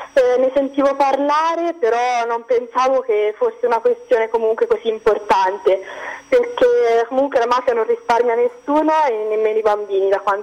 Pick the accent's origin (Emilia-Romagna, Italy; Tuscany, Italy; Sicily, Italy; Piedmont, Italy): Tuscany, Italy; ho 17 anni e vengo dalla provincia di Arezzo.